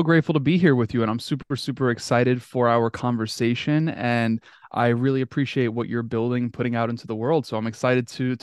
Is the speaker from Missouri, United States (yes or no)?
no; Queens, New York, United States; I remember so vividly, you know, growing up in Queens, we would hang out on the block, right?